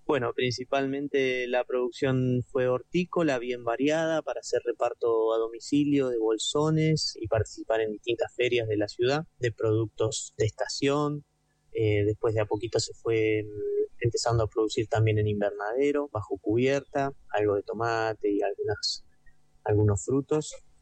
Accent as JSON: {"language": "Spanish", "town": "Mar del Plata", "region": "Buenos Aires Province", "country": "Argentina", "said": "soy de Mar del Plata."}